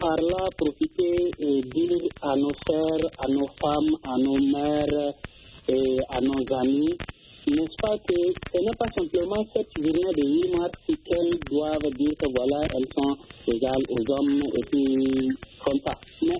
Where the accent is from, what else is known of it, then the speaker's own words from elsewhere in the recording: Chad; Je suis originaire du Tchad.